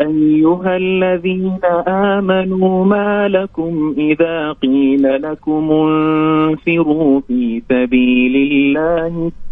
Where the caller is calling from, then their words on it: Jeddah, Makkah Province, Saudi Arabia; أنا من جدة.